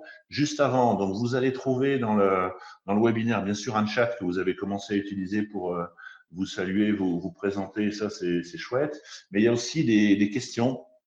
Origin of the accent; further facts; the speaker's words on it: Saint-Étienne, Auvergne-Rhône-Alpes, France; Saint-Étienne, j'adore. Je suis stéphanois, donc ça, c'est cool.